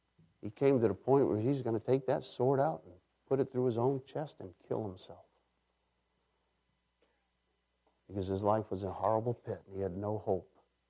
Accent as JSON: {"language": "English", "region": "New England", "country": "United States", "said": "We're from New England. It's not like down here."}